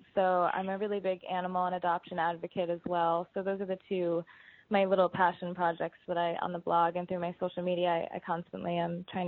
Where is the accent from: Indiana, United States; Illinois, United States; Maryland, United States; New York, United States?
New York, United States; I grew up in New York. My road trip out from New York to California